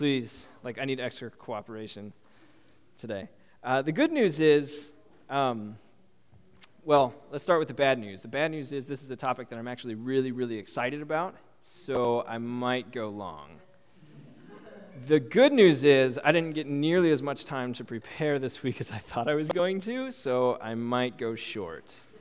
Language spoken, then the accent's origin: English; United States; And as an American, we love us some independence, don't we?